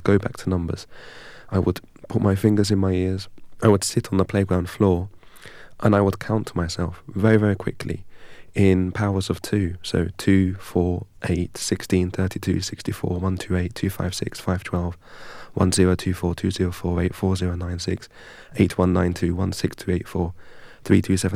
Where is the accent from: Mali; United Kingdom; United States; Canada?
United Kingdom; England; bet aš nesu Lietuvis, I'm not Lithuanian. Anglios, I'm from England."